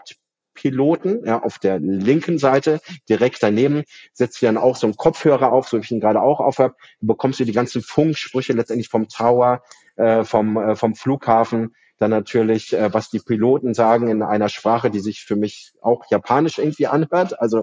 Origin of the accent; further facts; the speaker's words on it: Bavaria, Germany; weil ich bin in Bayern aufgewachsen